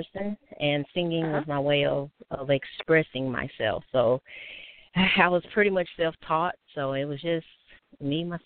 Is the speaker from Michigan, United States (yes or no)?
yes; Detroit, Michigan, United States; now in Birmingham, United States; I go by the name of … since high school, and I'm originally from Detroit, but I live in Birmingham, Alabama